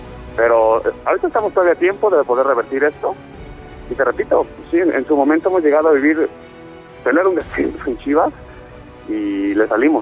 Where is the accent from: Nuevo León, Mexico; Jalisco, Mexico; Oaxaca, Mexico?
Jalisco, Mexico; Guadalajara; jugando en casa, soy de Guadalajara